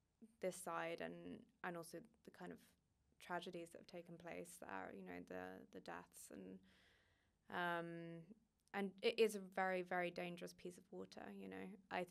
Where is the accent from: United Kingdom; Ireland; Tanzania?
United Kingdom; London; So, I mean, I'm from London, but my grandparents lived in Canterbury and Dover.